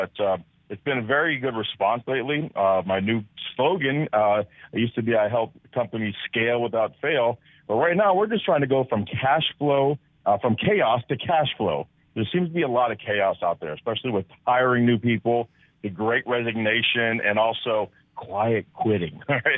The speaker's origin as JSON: {"language": "English", "town": "Hollywood", "region": "Florida", "country": "United States", "tie": "born or raised there", "said": "I was born right here in Hollywood, Florida, but I was born right near Dickey Highway in Sheridan Street, if you know where that is. It's pretty tough back in the 70s."}